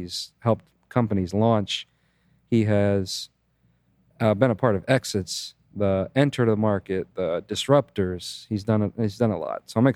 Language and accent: English; Miami, Florida, United States; also born or lived in Naples; Another family in this beautiful town I grew up in, Naples. I grew up in Miami, but spent most of my adult life in Naples.